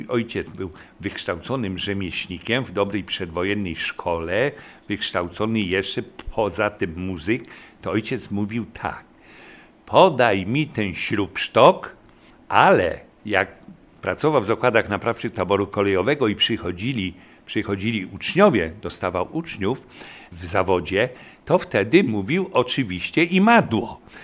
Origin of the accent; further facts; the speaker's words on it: Poznań, Greater Poland Voivodeship, Poland; Na Łazarzu, na rynku łazarskim spędziłem dzieciństwo